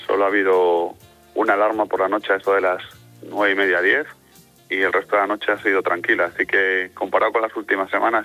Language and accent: Spanish; Madrid, Community of Madrid, Spain; me crié toda la vida en el barrio de la Concepción, en Madrid, al lado de, entre Arturo Soria y el tanatorio de la M30, a las que soy de Madrid. Ahí me crecí, nací y he vivido allí 34 años viví allí.